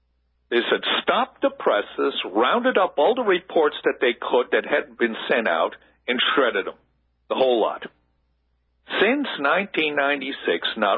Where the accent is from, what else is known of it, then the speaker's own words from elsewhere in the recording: Switzerland; I'm from Switzerland, so I have very close ties and many friends in Switzerland